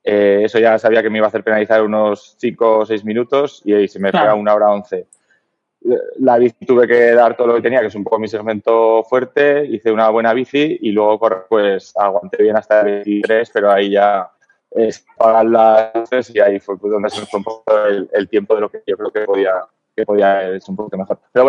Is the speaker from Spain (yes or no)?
yes; Logroño, La Rioja, Spain; now in Zaragoza, Spain; Soy de Zaragoza. Bueno, soy riojano, yo soy de Logroño, pero ya llevo afincado en Zaragoza pues más de 20 años. Pero bueno, soy de Logroño, de La Rioja.